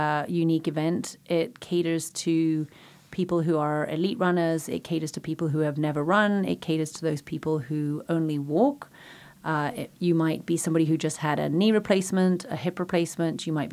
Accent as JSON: {"language": "English", "region": "Nairobi", "country": "Kenya", "tie": "born or raised there", "moved": "yes", "lives_now": "United States", "said": "I grew up in Nairobi, Kenya, which is not a small town. It's a big city. But it definitely while being a big city, it was kind of a wild open space at the same time."}